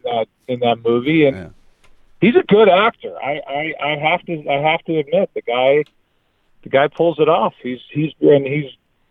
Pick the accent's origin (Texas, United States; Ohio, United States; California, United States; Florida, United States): Florida, United States; born there; I was born in Florida. I've had plenty of hot drinks.